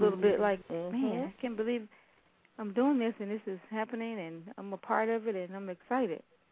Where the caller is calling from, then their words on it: Ellenwood, Georgia, United States; I'm calling from Ellenwood, Georgia.